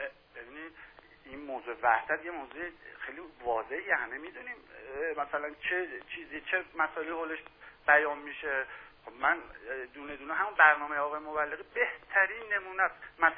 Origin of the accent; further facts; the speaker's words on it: Iran; ما ایرانی هستیم، من هموطن ایرانی ما دوستان